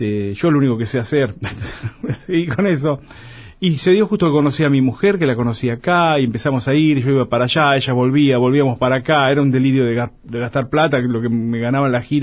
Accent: Lincoln, Buenos Aires Province, Argentina; born there; yo nací en Lincoln y toda mi familia es de aquella zona. Mi abuela era de Bayauca, Los Toldos, toda esa zona.

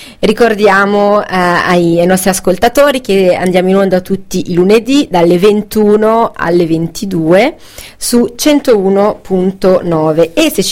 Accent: Albizzate, Lombardy, Italy; ad Albizzate, nel mio piccolo villaggio natale.

